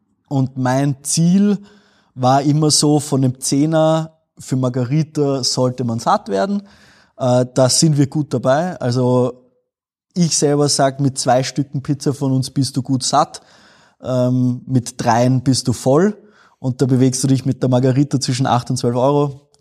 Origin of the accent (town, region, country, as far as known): Vienna, Austria; now in Linz, Austria